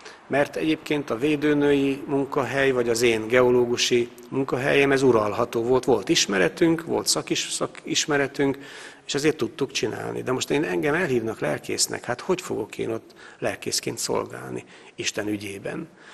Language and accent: Hungarian; Karcag, Jász-Nagykun-Szolnok, Hungary; born there; moved away as an adult; now in Sámsonháza, Hungary; Karcagon születtünk, és Sámsonházára költöztünk, egy Nógrád megyei kis falu Salgótarján közelébe, ahol csak evangélikusok élnek egyébként, szlovákiai hátterű evangélikusság él Sámsonházán, és abban a kis faluban mi letelepedtünk